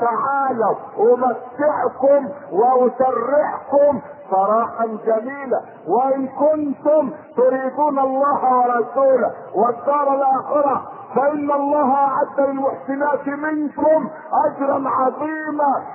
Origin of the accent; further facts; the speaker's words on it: Egypt; الذي يفخر به الناس عندنا في مصر